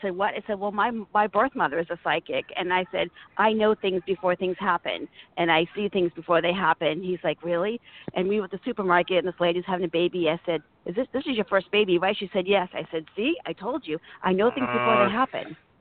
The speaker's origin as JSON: {"language": "English", "town": "Boston", "region": "Massachusetts", "country": "United States", "said": "It's like, no, I'm from Boston. You know, I know what it's cold."}